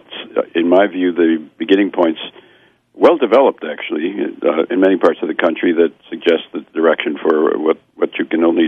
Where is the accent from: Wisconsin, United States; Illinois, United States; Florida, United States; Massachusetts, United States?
Wisconsin, United States; I'm originally from Wisconsin, and there's a lot of co-op activity in that state and in the Midwest